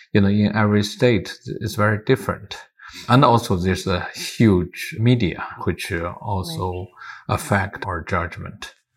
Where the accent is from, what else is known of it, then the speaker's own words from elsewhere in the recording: China; now in Germany; but I have experienced when I come out from China, come to Germany